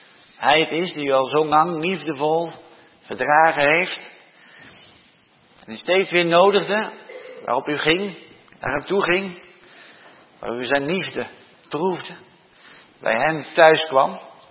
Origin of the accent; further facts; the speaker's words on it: Rotterdam, South Holland, Netherlands; In Rotterdam, waar ik vandaan kom, heb je ook een kinderboerderij.